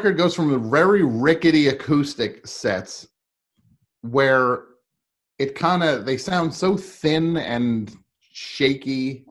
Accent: Louisiana, United States; It's just, I grew up in Louisiana

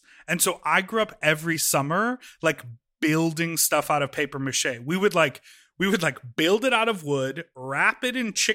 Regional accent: Evanston, Illinois, United States; Yeah, in Evanston. I grew up, and Evanston has this like annual 4th of July parade

